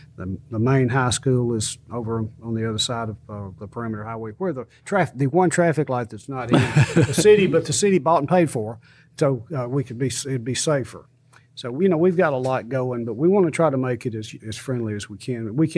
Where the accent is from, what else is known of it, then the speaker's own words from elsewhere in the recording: Dawsonville, Georgia, United States; I'm from Dawson, but we're just the fastest driving people.